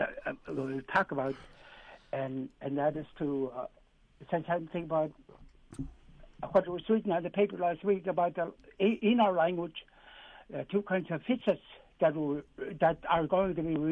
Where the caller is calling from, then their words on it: Eek, Alaska, United States; I'm calling from Eek.